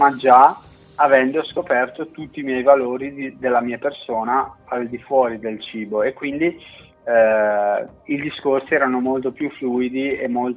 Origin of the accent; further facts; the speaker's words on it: Brescia, Lombardy, Italy; Io sono bresciano, quindi sono cresciuto a salame, vino, cotechino, salsicce.